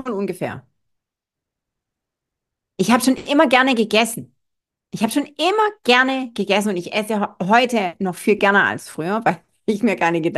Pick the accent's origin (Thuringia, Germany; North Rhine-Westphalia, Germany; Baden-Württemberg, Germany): Baden-Württemberg, Germany; also ich bin Schwabe, ja.